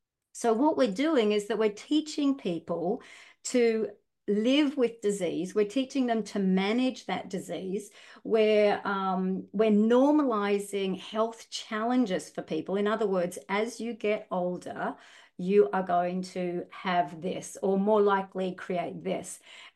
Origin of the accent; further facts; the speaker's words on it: Australia; accent: Australian; moved away as an adult; now in New Zealand; Hope I've probably got a little bit of a Kiwi accent now, but I'm sure I probably kept a lot of my Australian accent. But anyway, we moved to New Zealand in 2008